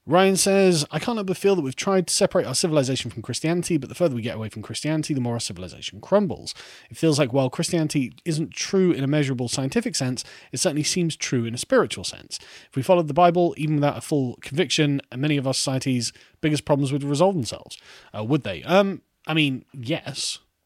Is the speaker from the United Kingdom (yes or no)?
yes; England, United Kingdom; now in Wales; I'm English and I live in Wales, but I live close to the English coast, so every meal out or personal shopping will be a drive over the border for me.